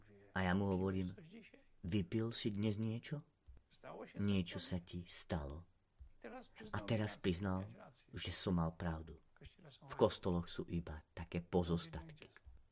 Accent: Poland; Slovak is a second language; moved away; som Poliak, a poznám poľské pomery a cítim sa ako Poliak a stále budem, a to, že bývam 30 rokov za hranicami

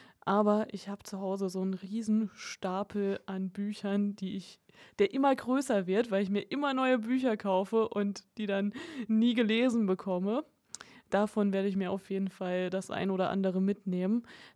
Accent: Baden-Württemberg, Germany; weil ich komme aus Baden-Württemberg

